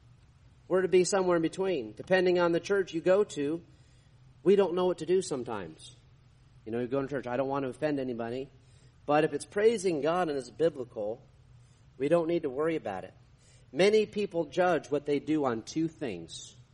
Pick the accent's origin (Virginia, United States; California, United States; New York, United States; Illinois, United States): New York, United States; now in Texas, United States; I said, "Well, I'm a pastor down in Texas." Oh, okay. You know, I grew up in New York.